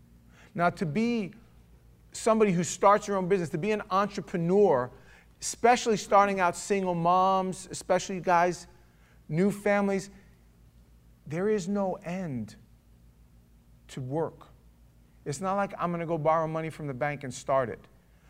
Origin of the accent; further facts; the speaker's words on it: Queens, New York, United States; I'm from the city, I'm from Queens, Howard Beach, New York